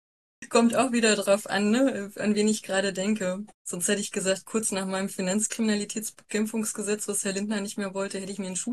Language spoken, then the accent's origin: German; North Rhine-Westphalia, Germany; bin dann irgendwann nach Jahren wieder zurück ins Oberbergische. Also ich komme aus NRW und bin dann irgendwann nach, ich glaube, 11 Jahren wieder zurück